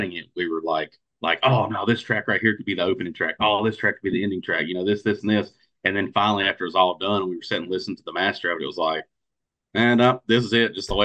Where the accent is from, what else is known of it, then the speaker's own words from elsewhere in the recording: North Carolina, United States; so we're from North Carolina and the producer is from Texas